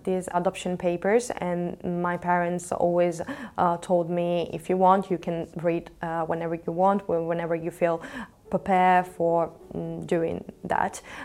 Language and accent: English; Odesa, Odesa Oblast, Ukraine; I know that I come from Odessa. I knew it even before I could point out Odessa on the globe.